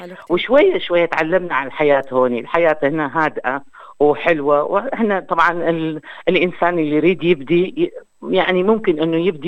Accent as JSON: {"language": "Arabic", "country": "Iraq", "moved": "as an adult", "lives_now": "Brisbane, Australia", "said": "أنا جيت من العراق في شهر أغسطس 2018، يعني 2018 وصلنا إلى بريسبن."}